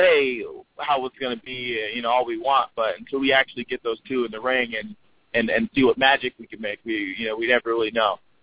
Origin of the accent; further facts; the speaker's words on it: Atlanta, Georgia, United States; back in my hometown of Atlanta